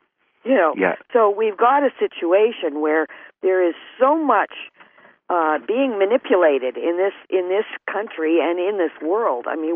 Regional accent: Winnipeg, Manitoba, Canada; I have had the same impression of them every time I've been back to my hometown, which is Winnipeg

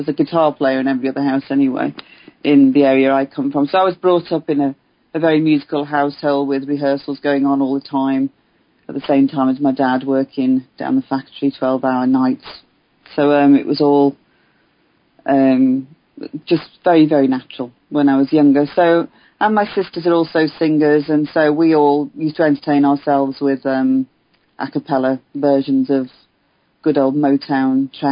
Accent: Birkenhead, North West England, United Kingdom; I mean, I was sort of born in the north end of Birkenhead, which is sort of across the Mersey from Liverpool.

